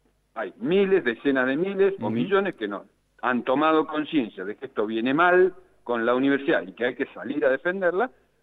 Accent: Neuquén, Argentina; Yo vengo de Neuquén, mire, es zona fría

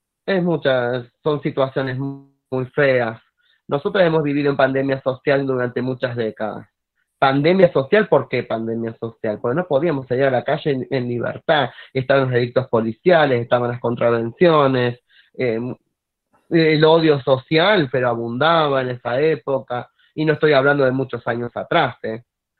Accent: Córdoba, Argentina; moved away; porque yo soy de Córdoba y obviamente de Córdoba yo sabía que no iba a tener un buen fin. Y vine aquí por 15 días de turismo a trabajar en un cabaret. Hacía espectáculo y luego me quedé. Y aquí hace 25 años que vivo.

